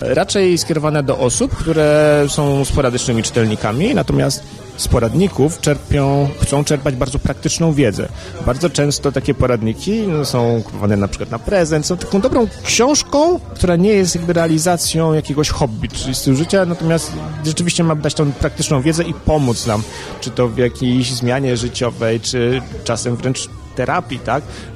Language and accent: Polish; Warsaw, Masovian Voivodeship, Poland; pochodzę z Warszawy, ale od ponad dekady już korzystam z uroków podlaskiej wsi, gdzie się przeprowadziłem wraz z żoną.